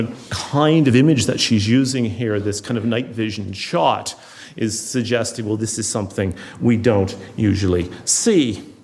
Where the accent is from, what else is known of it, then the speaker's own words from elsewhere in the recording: Ireland; And as an Irish person standing up there, and you're conscious of Libeskind, you're conscious of Libeskind's Dublin building